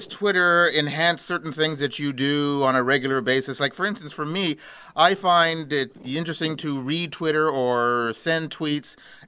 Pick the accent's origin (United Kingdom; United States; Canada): Canada; the typical answer as a Canadian would be maple syrup, although I use molasses, so.